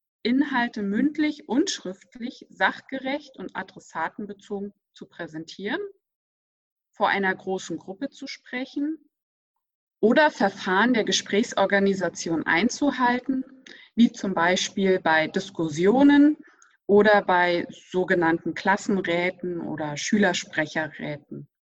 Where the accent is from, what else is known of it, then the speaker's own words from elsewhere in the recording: Berlin, Germany; früher als ich ein Kind war, ich komme ja aus Berlin.